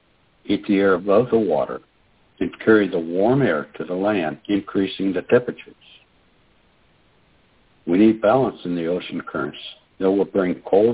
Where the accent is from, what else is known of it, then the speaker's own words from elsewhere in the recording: Oklahoma, United States; Good evening. … from Oklahoma. And this is the 1st of July here in the States.